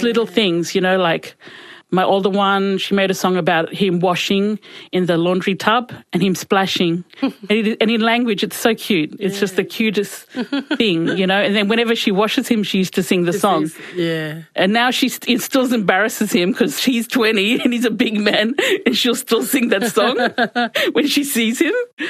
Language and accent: English; Cairns, Queensland, Australia; I grew up in Cairns and I love Cairns, but at the end of high school, you just want to leave because you want to go somewhere bigger.